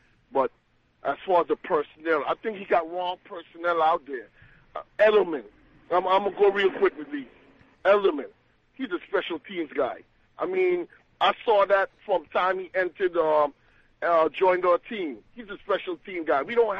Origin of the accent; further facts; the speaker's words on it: St. Thomas, U.S. Virgin Islands; accent: island; now in Delaware, United States; I'm calling from Delaware. You hear my island accent. I'm from the Virgin Islands.